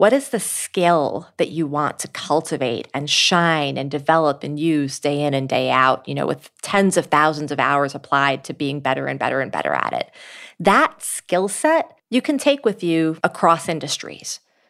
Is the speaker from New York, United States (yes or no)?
yes; New York City, New York, United States; in nonprofit work in New York City, my hometown.